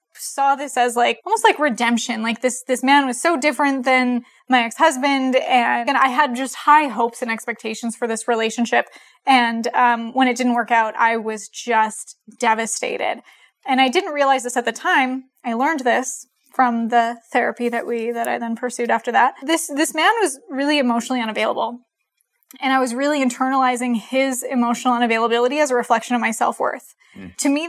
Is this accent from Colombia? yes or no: no; Canada; I'm from Canada, and Canada marijuana is legal